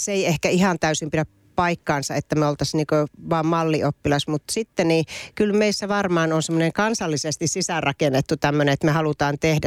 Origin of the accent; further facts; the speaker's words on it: Joensuu, North Karelia, Finland; mun kotikaupungissa Joensuussa